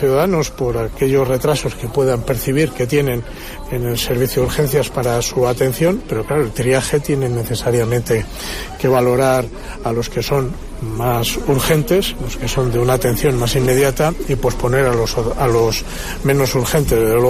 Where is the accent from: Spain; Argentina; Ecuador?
Spain; Segovia, Castile and León; En España, en Castilla y León y en Segovia somos latinos